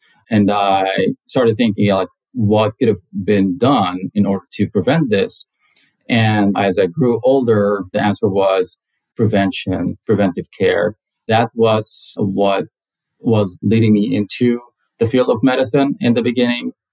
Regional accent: Lebanon; before coming back to Lebanon, my home country.

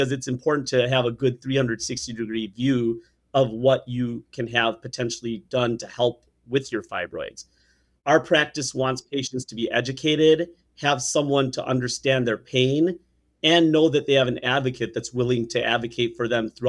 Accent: Chicago, Illinois, United States; I was born and raised in Chicagoland, and a lot of my colleagues trained around here.

